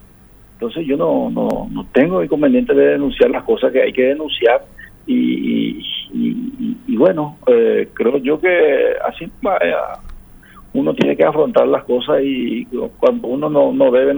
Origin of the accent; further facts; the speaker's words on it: Paraguay; ¿Para qué somos paraguayos